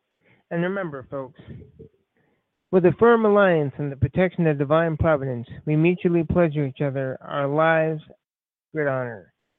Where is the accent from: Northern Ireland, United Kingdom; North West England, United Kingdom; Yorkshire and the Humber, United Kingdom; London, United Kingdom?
London, United Kingdom; I know I grew up around Crystal Palace and, you know, what heck, I got to pay my bills.